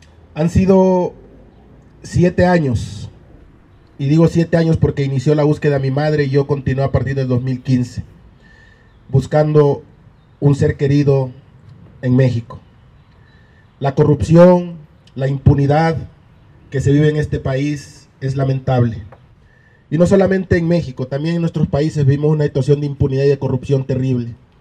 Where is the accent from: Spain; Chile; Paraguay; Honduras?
Honduras; soy de la República de Honduras, soy antropólogo